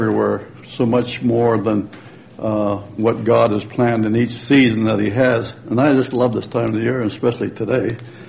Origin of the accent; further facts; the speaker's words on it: Michigan, United States; In my childhood, I came from Michigan.